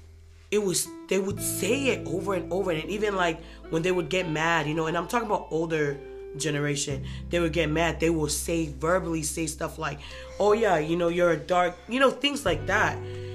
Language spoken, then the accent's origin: English; Tonga; it just made me thought about growing up in Tonga.